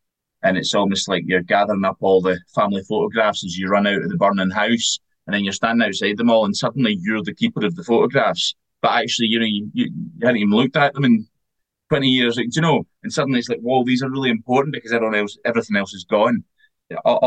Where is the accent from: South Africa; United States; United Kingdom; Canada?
United Kingdom; Cowal, Scotland; also born or lived in Glasgow; I'm not a first language Gaelic speaker. As a child growing up in Cowell, I didn't have the language or culture passed down by my parents